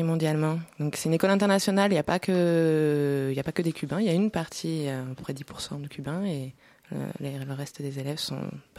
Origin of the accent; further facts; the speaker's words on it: Île-de-France, France; also born or lived in Colombia / Mexico; J'ai grandi en France, en Seine-et-Marne, la belle campagne seine-et-marnaise.